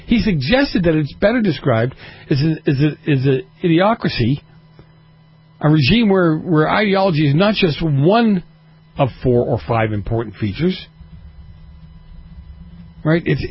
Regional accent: Boston, Massachusetts, United States; Sometimes, I'm from Boston, I don't always pronounce my R's

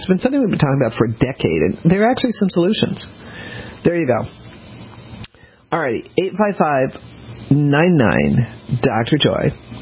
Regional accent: the South, United States; Of course, part of it is that the Civil War has always fascinated me, being a Southerner. And in the South, we do not call it the Civil War.

